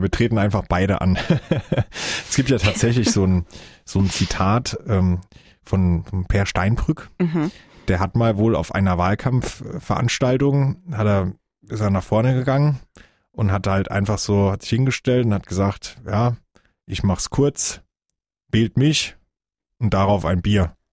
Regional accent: Kaiserslautern, Rhineland-Palatinate, Germany; Und bei uns in Kaiserslautern gibt es ja unheimlich viel Altbier-Gastronomie noch.

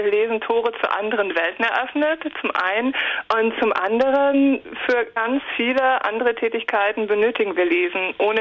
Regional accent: North Rhine-Westphalia, Germany; Ich komme aus Nordrhein-Westfalen, ziemlich weit oben.

